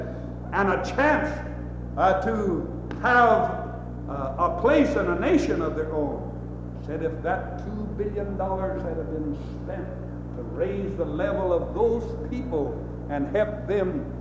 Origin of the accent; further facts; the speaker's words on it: United States; humbly, I feel like saying I'm glad I'm American.